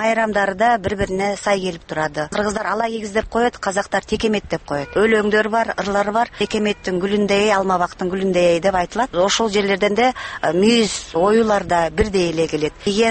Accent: Bishkek, Kyrgyzstan; born there; also born or lived in Kazakhstan; Бурмурдагы Фрунзеде мен ошол убакта төрөлгөм. Бирок казакшаны мен кайтадан Казакстанга барып окуп 10-жылдык мектепте мен казакша окуган эдим.

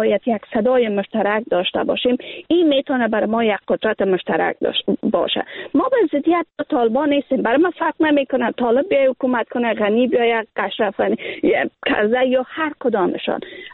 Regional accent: Afghanistan; moved away; اگر ما امروز بیرون از افغانستان زندگی میکنیم باور کنیم که من از لحاظ فیزیکی بیرون از افغانستان هستم.

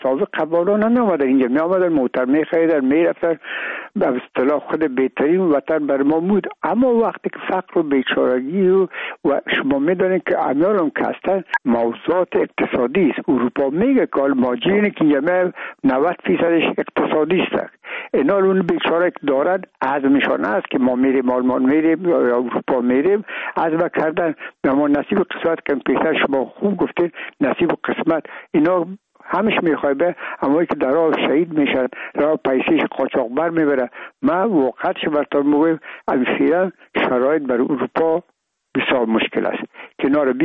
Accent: Afghanistan; ما افغان هستیم

